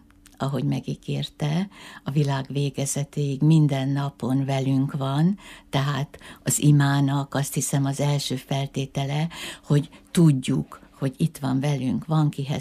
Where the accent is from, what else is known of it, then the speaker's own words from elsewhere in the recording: Miskolc, Borsod-Abaúj-Zemplén, Hungary; én miskolci vagyok, itt születtem